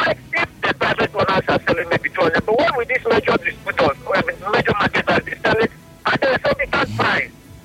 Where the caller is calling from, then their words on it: Rumuolumeni, Rivers, Nigeria; I'm calling you from Rumolume.